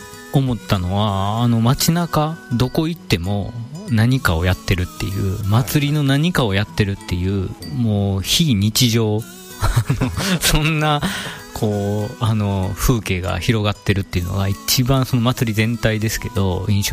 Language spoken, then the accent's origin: Japanese; Kyoto, Japan; born there; now in Takahama, Japan; 生まれはですね、京都市でして、仕事の関係で高浜に、来るきっかけがありまして、今に至るという